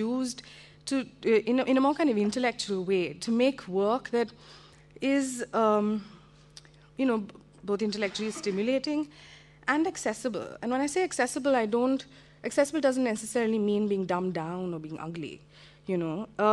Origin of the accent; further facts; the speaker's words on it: India; for anyone growing up in India, the first and only exposure you really have to film is through Bollywood. We've all grown up with watching Bollywood films.